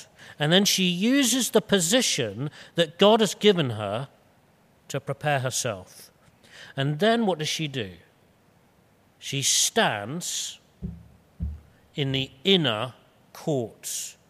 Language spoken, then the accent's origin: English; United Kingdom; now in Hong Kong; Many of you know that I am British, I've been here a number of years, but I've had to learn how to be wise and culturally appropriate in Hong Kong.